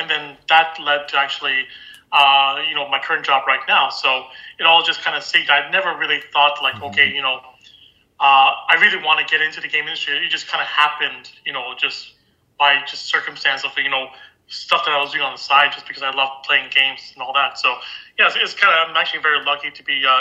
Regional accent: Toronto, Ontario, Canada; when I was growing up in Toronto, around like when I was 6 years old

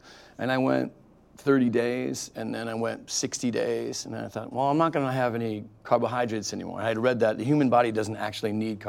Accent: Detroit, Michigan, United States; Yeah, my grandfather worked at the Ford Rouge plant, actually.

